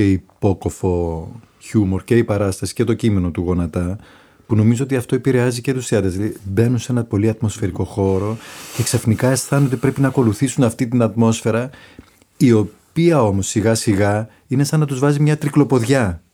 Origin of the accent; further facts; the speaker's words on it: Cyprus; now in Athens, Greece; πολύ περισσότερη σχέση είχα με τη μουσική και το τραγούδι μεγαλώνοντας στην Κύπρο από ότι με το θέατρο.